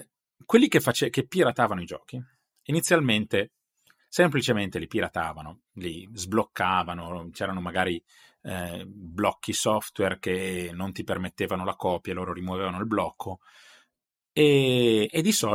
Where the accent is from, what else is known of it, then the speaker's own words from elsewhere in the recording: Sesto San Giovanni, Lombardy, Italy; Io sono di Sesto San Giovanni, vicino a Milano